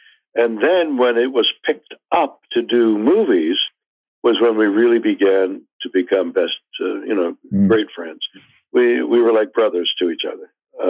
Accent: Montreal, Quebec, Canada; I come from Montreal

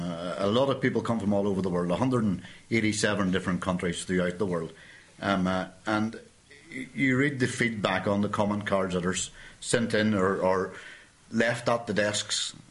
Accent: Bushmills, Northern Ireland, United Kingdom; Oh, I grew up in Bush Mills, about a mile from the site.

